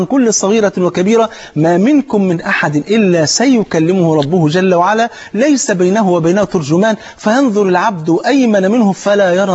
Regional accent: Egypt; وانت عارف الفول عندنا في مصر فرض عين

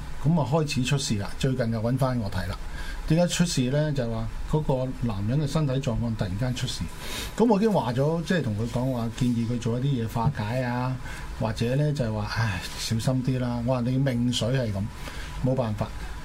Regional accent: China; 那麼我們中國人來說呢

